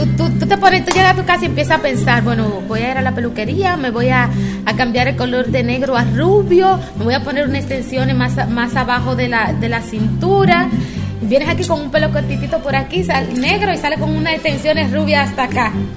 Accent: Dominican Republic; De República Dominicana.

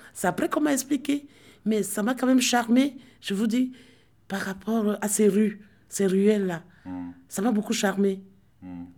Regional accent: Douala, Littoral, Cameroon; born there; je suis né à Douala, à l'hôpital à Quintine de Douala.

